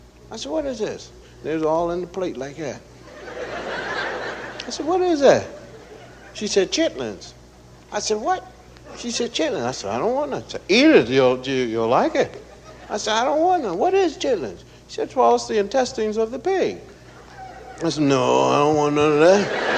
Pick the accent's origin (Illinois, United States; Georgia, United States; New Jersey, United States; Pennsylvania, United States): Pennsylvania, United States; My wife is from the South. I'm from Pennsylvania.